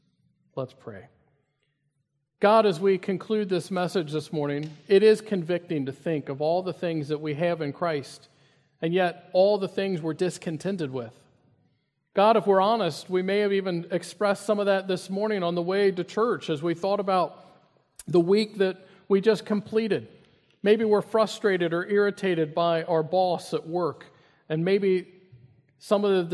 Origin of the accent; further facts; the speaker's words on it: Kentucky, United States; if you know anything about Kentucky, which is my home state, there are a lot of single-wide trailers